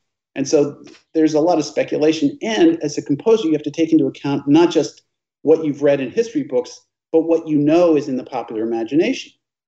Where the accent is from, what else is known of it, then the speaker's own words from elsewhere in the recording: Virginia, United States; I went to boarding school in England, and I grew up in Virginia